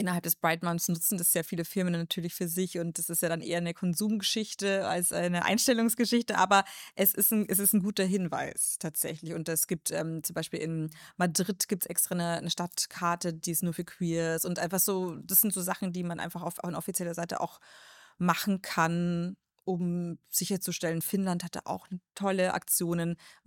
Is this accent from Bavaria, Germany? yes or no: yes; Munich, Bavaria, Germany; ich komme aus München